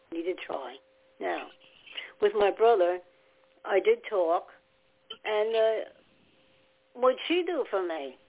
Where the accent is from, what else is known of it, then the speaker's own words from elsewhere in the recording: New York City, New York, United States; born there; because that side of the family all were born and raised in New York. And he was under convention there, and I was born in New York too.